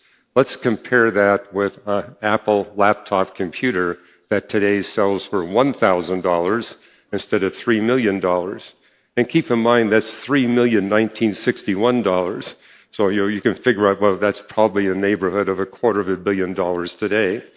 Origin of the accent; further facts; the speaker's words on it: British Columbia, Canada; where I was growing up in British Columbia, and there was only one computer in the entire province.